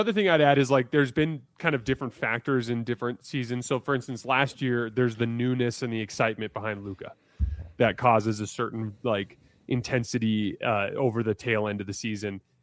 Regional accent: Tucson, Arizona, United States; went to the same college in my hometown. He went to the University of Arizona for a little bit.

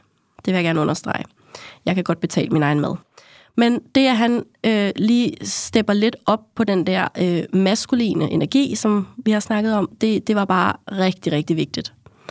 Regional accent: Frederiksberg, Capital Region of Denmark, Denmark; så begynder jeg at køre hjem af mod min hjemby, altså Frederiksberg.

